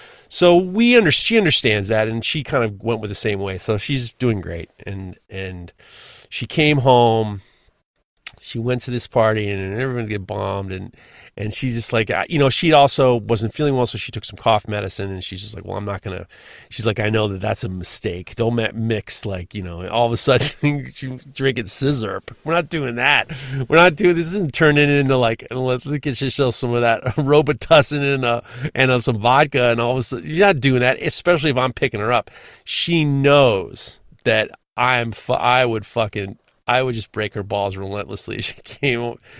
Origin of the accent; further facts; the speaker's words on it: New York, United States; I can take the subway. I'm from New York.